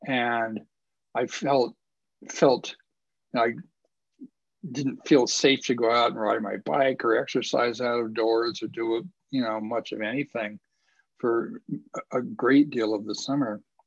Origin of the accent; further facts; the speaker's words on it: Sonoran Desert, United States; also born or lived in Los Angeles, United States; now in Denver, United States; But I was born in Los Angeles and raised in the Sonoran Desert, and I can stand any amount of heat